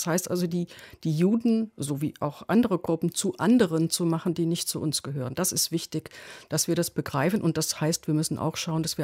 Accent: Hesse, Germany; Und ich bin sofort dahin gegangen, wo ich herkomme, sozusagen meine hessische Heimat.

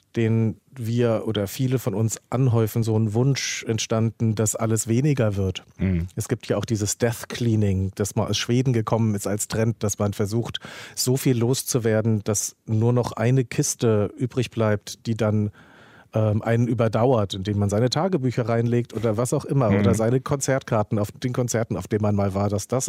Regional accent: Hesse, Germany; Also ich bin in Hessen in der Nähe von Höchst aufgewachsen, von dem Farbwerken.

